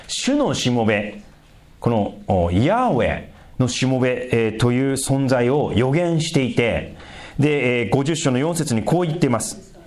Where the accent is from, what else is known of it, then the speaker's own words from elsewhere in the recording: Sendai, Miyagi, Japan; 私自身が仙台出身でしょっちゅう行ってたんですね